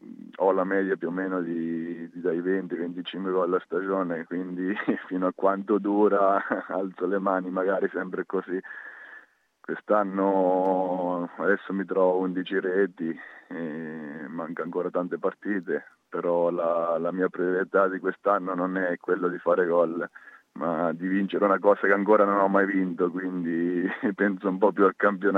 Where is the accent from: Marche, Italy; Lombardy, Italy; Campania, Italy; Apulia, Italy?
Marche, Italy; Sarnano; born there; sono nato a Sarnano, sono classe 94